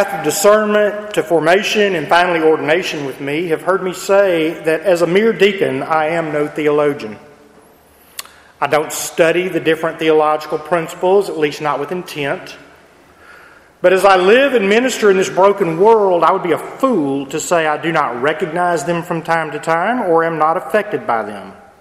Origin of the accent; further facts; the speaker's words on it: Texas, United States; from the acts of a man last week in a small town in my home state of Texas.